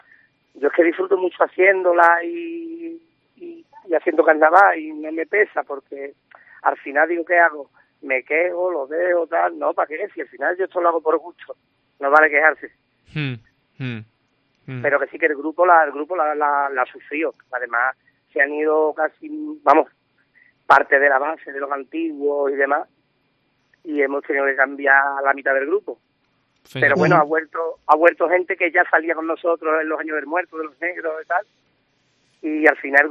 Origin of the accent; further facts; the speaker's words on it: Seville, Andalusia, Spain; somos de Sevilla.